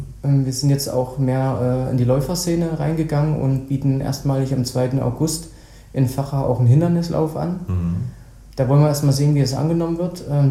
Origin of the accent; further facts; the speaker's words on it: Vacha, Thuringia, Germany; Genau, also ich bin in Facha groß geworden.